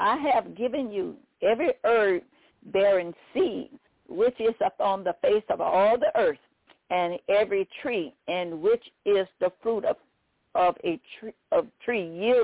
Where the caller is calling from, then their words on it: Baton Rouge, Louisiana, United States; I'm calling from Baton Rouge, Louisiana